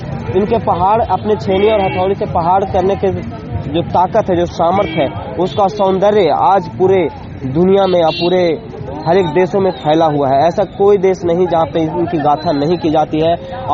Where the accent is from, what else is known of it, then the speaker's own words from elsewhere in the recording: Gaya, Bihar, India; और हम लोग जिस जिला से आते हैं, गया जिला के बीच में से यानी बीच गया शहर से